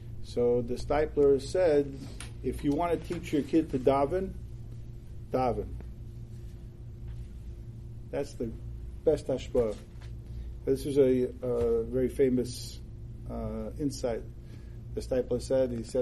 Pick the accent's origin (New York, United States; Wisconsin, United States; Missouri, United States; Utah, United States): New York, United States; Borough Park; So in the shul that I grew up in Borough Park